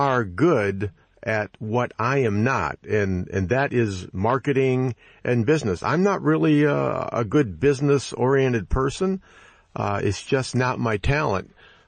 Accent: Michigan, United States; at least here in my home state of Michigan

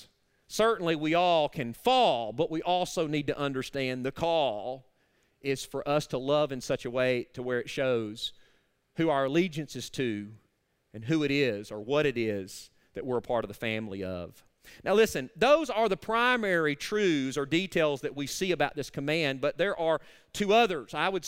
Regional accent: Arkansas, United States; I'm going to kind of make fun of my home state. If we're in Arkansas, I would definitely say I'm related to. And I'm from there. I can say that.

